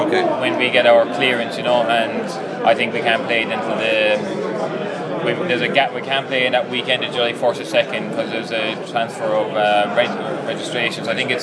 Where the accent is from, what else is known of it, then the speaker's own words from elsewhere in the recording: Abbeyfeale, Munster, Ireland; Abbeyfield. I'm right on the border. I'm on the Tricon, a Kerry Limerick Cork bor